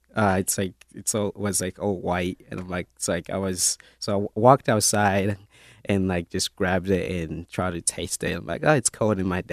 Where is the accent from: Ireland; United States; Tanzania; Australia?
Tanzania; Kigoma; No, I was actually born in the refugee camp. So I was born in Tanzania, which in a location called Kigoma.